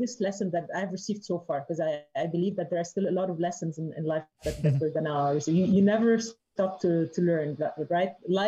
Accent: Lebanon; Well, I was born and raised in Lebanon during the time of the war in Lebanon.

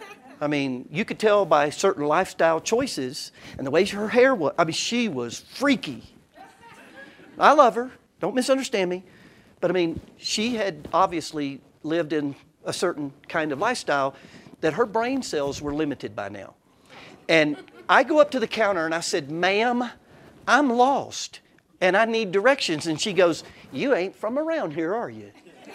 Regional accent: Orlando, Florida, United States; And I grew up in Orlando, Florida, when it was rural, before Mickey Mouse. I was born literally downtown Orlando, South Orange Blossom Trail, and it was a dirt road.

